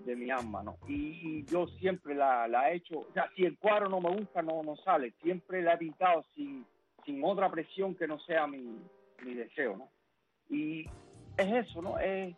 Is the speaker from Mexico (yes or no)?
no; Cuba